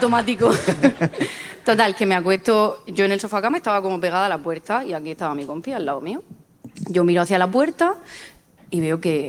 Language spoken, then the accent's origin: Spanish; Alcantarilla, Region of Murcia, Spain; Bueno, de Alcantarilla.